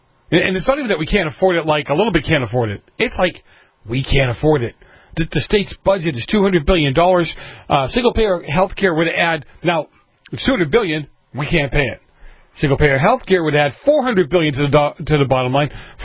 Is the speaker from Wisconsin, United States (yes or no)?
no; Massachusetts, United States; My home state of Massachusetts used to encompass Maine.